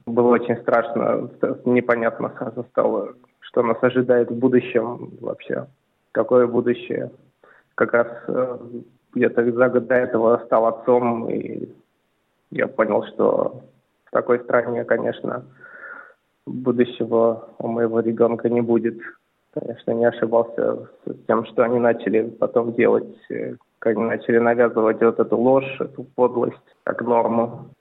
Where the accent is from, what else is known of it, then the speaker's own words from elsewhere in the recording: Moscow, Russia; я из Москвы, я русский и я против этой войны. Хоть имя у меня и армянское, происхождение я довольно смешанного, у меня и русские корни, и армянские, татарские